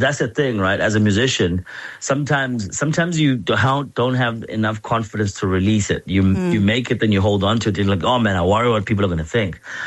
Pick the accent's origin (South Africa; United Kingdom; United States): South Africa; Mandeni, KwaZulu-Natal; I'm from Mandeni originally, which are the farmlands.